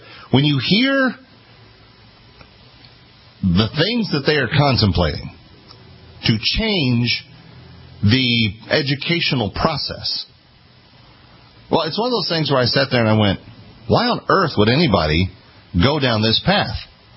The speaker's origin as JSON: {"language": "English", "region": "Texas", "country": "United States", "tie": "born or raised there", "said": "I came from Texas. We had fake tree in my growing up every year."}